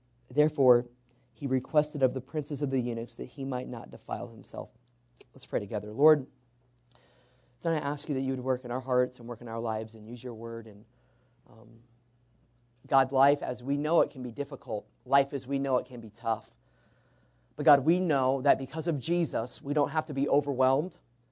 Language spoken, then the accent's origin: English; Fairfield, United States; I'm from Fairfield.